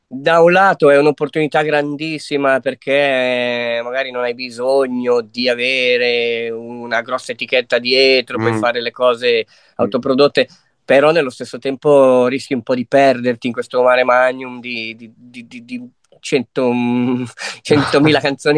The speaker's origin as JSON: {"language": "Italian", "town": "Locarno", "region": "Ticino", "country": "Switzerland", "tie": "born or raised there", "said": "sono nato a Locarno, tuttora vivo a Locarno"}